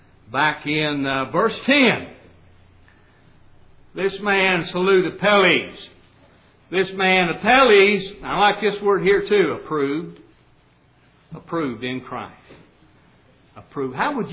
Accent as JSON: {"language": "English", "region": "Utah", "country": "United States", "tie": "born or raised there", "said": "I grew up out in the Rocky Mountains. I grew up out in the state of Utah. Grew up a Mormon."}